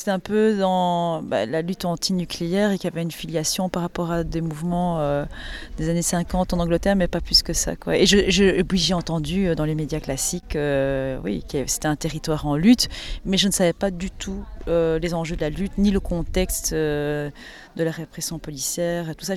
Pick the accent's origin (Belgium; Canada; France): Belgium; Brussels, Brussels-Capital Region; je suis bruxelloise, donc je suis en Belgique.